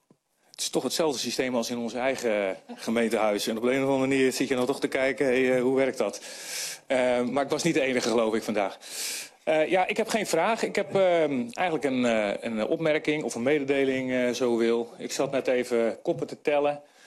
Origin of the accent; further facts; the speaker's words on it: Den Helder, North Holland, Netherlands; En aan de andere kant, ik kom uit Den Helder.